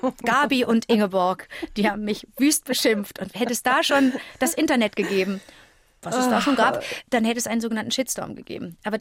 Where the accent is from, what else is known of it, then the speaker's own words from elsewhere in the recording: Cologne, North Rhine-Westphalia, Germany; Wie gesagt, ich bin aus Köln, höre deine Sendung dort nicht